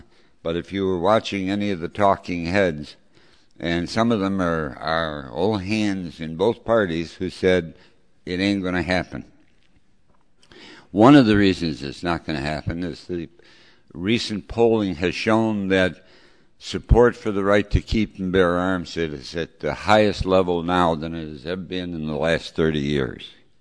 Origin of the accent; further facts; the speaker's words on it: New York, United States; including, I'm ashamed to say, my home state of New York